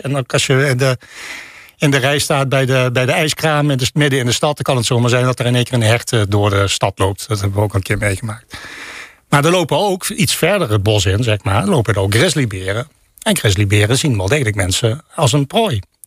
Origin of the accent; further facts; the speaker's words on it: Netherlands; Ja, en als Nederlander ben je dan toch niet helemaal op je gemak, moet ik zeggen. Na 4 maanden weer terug in Nijmegen.